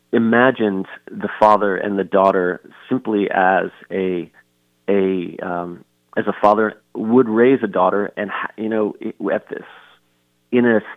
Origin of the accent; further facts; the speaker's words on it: Pennsylvania, United States; I'm not a survivalist, but growing up in Pennsylvania and doing winter sports, I slept in the snow.